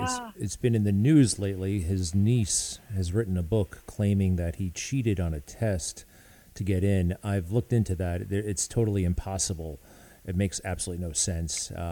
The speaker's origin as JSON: {"language": "English", "town": "Garden City", "region": "New York", "country": "United States", "tie": "born or raised there", "said": "I grew up about 3 miles from there in Garden City."}